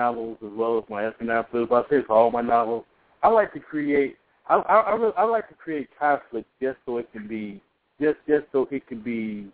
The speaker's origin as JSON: {"language": "English", "town": "St. Louis", "region": "Missouri", "country": "United States", "tie": "born or raised there", "said": "I was born in St. Louis, Missouri."}